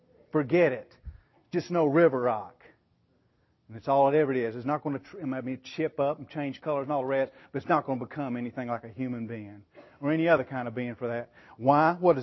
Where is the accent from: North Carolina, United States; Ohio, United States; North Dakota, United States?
North Carolina, United States; I'm from the mountains of North Carolina. You couldn't tell it from my accent, but I really am.